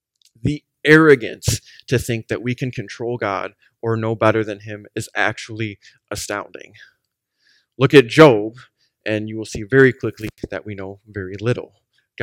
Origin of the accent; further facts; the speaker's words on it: United States; We grew up in America. It's a Christianized nation, kind of for the most part.